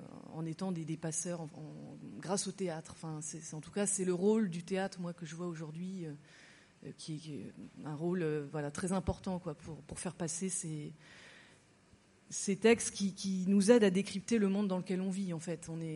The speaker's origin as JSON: {"language": "French", "town": "Ajaccio", "region": "Corsica", "country": "France", "said": "À Ajaccio aussi, hein, puisque je viens d'Ajaccio."}